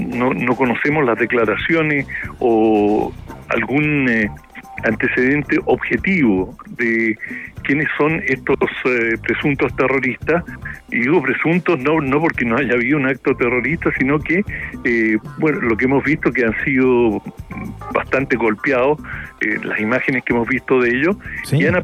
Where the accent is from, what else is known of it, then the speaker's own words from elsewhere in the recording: Temuco, Araucanía, Chile; born there; Lo más importante de lo que has dicho de mí es que nací en Temuco.